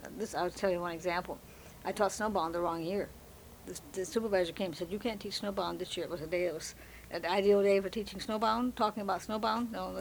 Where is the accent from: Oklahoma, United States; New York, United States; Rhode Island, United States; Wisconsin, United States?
Wisconsin, United States; Maiden Rock; I was born on the Mississippi River in a fishing town called Maiden Rock, Wisconsin.